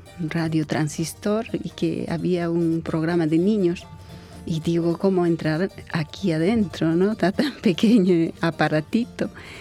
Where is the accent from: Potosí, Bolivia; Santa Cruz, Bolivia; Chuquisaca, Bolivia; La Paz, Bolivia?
Potosí, Bolivia; un señor no vidente que había sido de la ciudad de Potosí, del departamento de donde yo vengo.